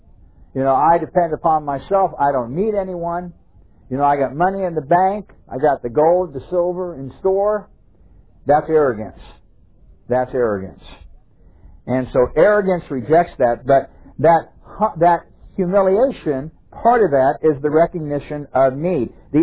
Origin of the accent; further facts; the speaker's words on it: Scottsdale, Arizona, United States; I learned that lesson real well when I was a kid growing up in Scottsdale, Arizona.